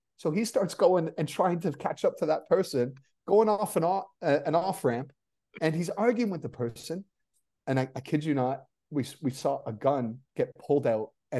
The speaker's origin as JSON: {"language": "English", "country": "Canada", "said": "And I'm Canadian, Scottish Canadian."}